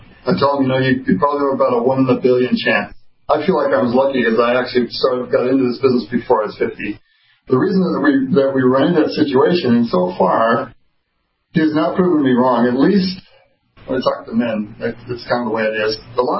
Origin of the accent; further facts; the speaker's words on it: Denver, Colorado, United States; I said, hi, I'm from Denver.